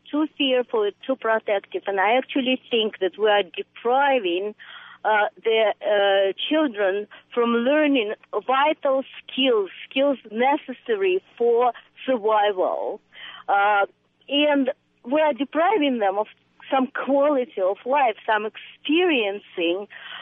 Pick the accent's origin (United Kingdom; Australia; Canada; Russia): Russia; English is a second language; moved away as an adult; Number one, I came from Russia 22 years ago.